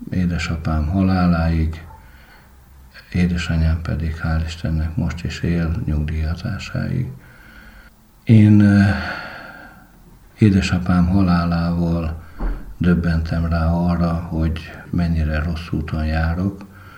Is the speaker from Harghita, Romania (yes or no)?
no; Borș, Bihor, Romania; moved away as an adult; also born or lived in Érkeserű / Oradea / Cluj-Napoca; now in Debrecen, Hungary; az Érmelléken születtem, Érkeserűben, és innen indult az életem, ott szolgált édesapám. Még az első osztályt ott végeztem, azután kerültünk Bors községbe, ez a határátkelő hely, Nagyvárad mellett. Így Nagyváradon érettségiztem, Kolozsvár, és most Debrecen.